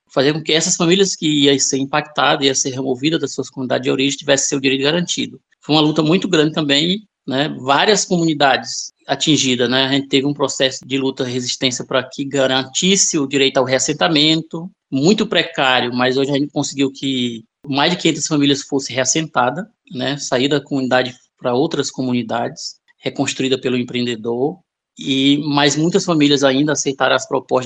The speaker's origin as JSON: {"language": "Portuguese", "region": "Ceará", "country": "Brazil", "moved": "yes", "said": "Eu sou atingido por barragem, venho do estado do Ceará, fui impactado pela usina, né, barragem de Castanhão. Hoje atuo no movimento aqui em Rondônia"}